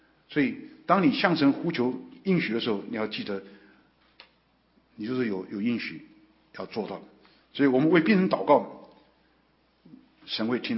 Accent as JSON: {"language": "Chinese", "town": "Yiwu", "region": "Zhejiang", "country": "China", "tie": "born or raised there", "said": "我在义乌我们老家讲道的时候"}